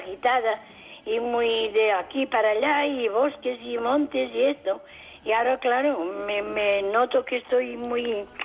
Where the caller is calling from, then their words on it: Sant Feliu de Pallerols, Catalonia, Spain; soy de San Feliu de Pallerols, un pueblo muy bonito